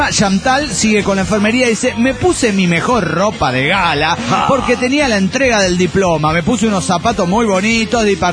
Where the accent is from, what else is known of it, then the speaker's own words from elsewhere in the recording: Managua, Nicaragua; de Managua, Nicaragua!